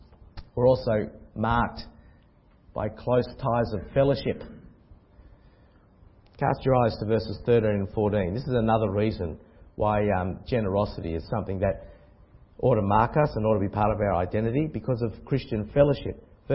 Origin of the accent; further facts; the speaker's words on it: New South Wales, Australia; Now, I know about this relationship because I grew up in Wayland. I attended St James Wayland.